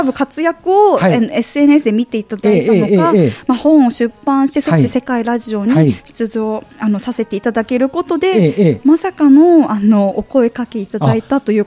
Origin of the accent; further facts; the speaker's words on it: Okinawa, Japan; 沖縄出身、沖縄生まれの